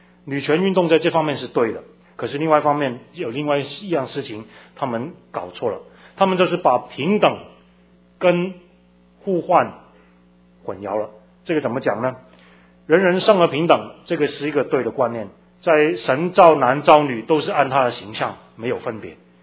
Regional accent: Hong Kong; 我从小在香港长大，我太太在台湾长大

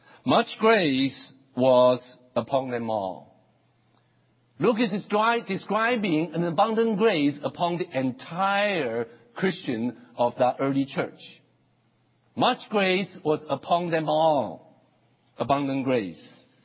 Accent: Taiwan; first language Chinese; English is a second language; Well, I grew up in Taiwan. My native language is Chinese.

